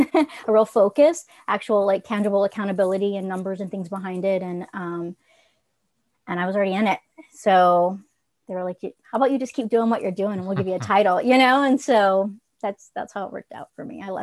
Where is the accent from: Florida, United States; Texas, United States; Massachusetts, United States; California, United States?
Texas, United States; Corpus Christi; All over Texas. I grew up mostly in Corpus Christi though.